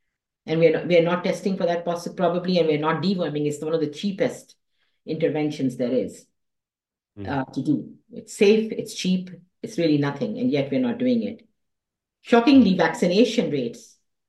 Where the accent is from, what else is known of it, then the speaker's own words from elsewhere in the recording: Karachi, Sindh, Pakistan; I grew up in Karachi